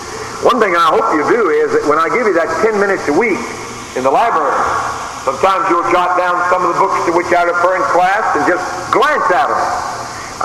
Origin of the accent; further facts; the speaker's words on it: Columbia, South Carolina, United States; Since I was from Columbia, naturally, I was interested.